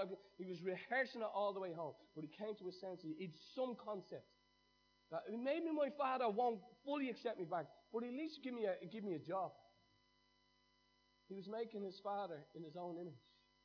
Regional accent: Ireland; I'm Irish.

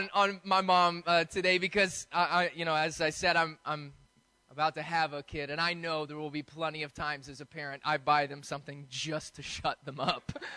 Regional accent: United States; it was G.I. Joe for me growing up in the States anyways.

